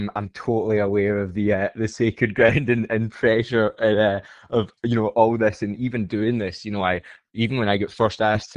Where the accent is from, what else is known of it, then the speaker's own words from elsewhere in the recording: Queensland, Australia; me personally, I grew up in Queensland.